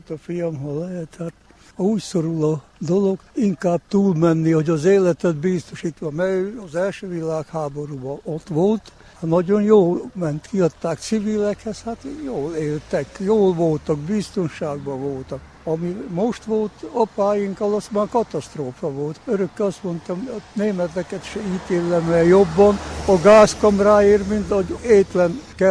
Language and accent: Hungarian; Backamadaras, Mureș County, Romania; itt születtem Backamadarason, mindig itt éltem.